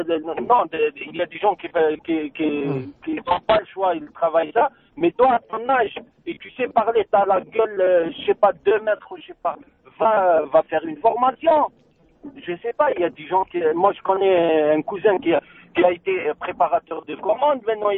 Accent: France; moi, je suis français, j'ai la carte.

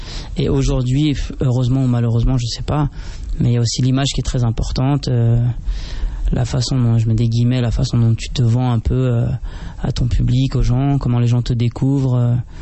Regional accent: Marseille, Provence-Alpes-Côte d'Azur, France; born there; moi je suis né à Marseille et un petit peu dans le sud de la France, comme ça.

